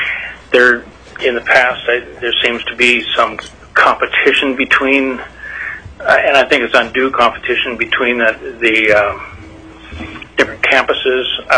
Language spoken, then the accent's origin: English; Juneau, Alaska, United States; I'm from Juneau. I've been in Alaska. First time I came was in 51 and moved back permanently with my family in 1953 and grew up in Juneau.